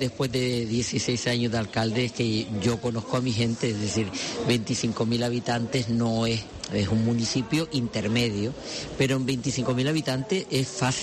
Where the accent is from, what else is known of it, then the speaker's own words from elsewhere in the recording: Gáldar, Canary Islands, Spain; estoy aquí delante de la Recoba de Galdas y yo soy feliz. Es decir, ver a mi gente, ver mi pueblo, cómo está activo, cómo está vivo y seguir.